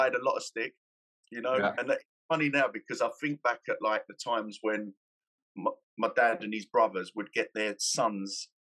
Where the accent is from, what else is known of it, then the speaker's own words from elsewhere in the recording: London, United Kingdom; I'm from East London originally, and on my housing estate, everyone boxed